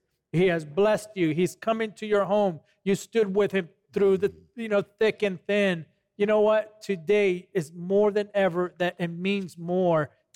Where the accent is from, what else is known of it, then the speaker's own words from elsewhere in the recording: Los Angeles, California, United States; I'm a kid from East LA that the world said, lock him up, throw the key away.